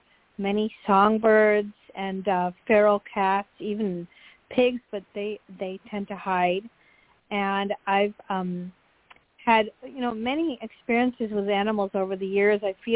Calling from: Kauai, Hawaii, United States; I'm tuning in from Kauai Island.

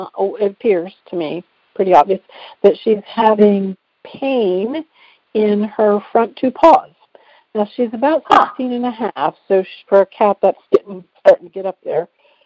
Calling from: Dayton, Ohio, United States; Oh, I'm calling from Dayton, Ohio.

